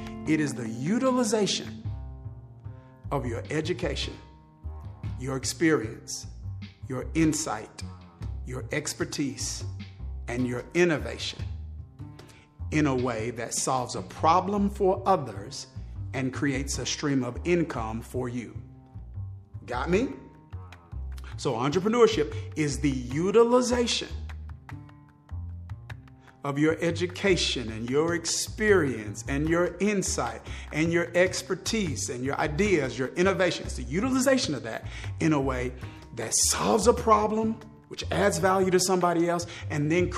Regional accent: Mississippi, United States; I grew up in Mississippi in church having to memorize this prayer called the Model Prayer, the Lord's Prayer.

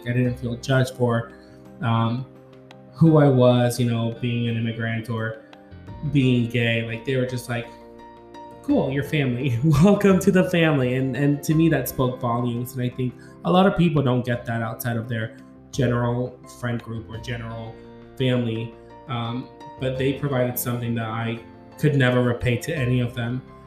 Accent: Kansas, United States; And like I said, I'm 20 some years old. I am from Kansas.

